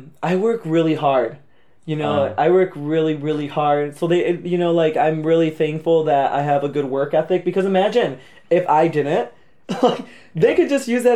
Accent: United States; moved away; I'm really thankful I'm from the States

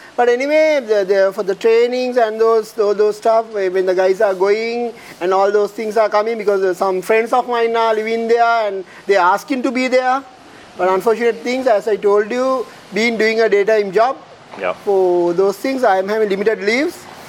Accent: India; So being an Indian, I have to accept his invitation.

